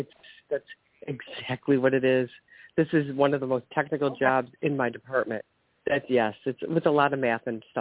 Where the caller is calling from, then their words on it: Ohio, United States; My question, what? Ohio.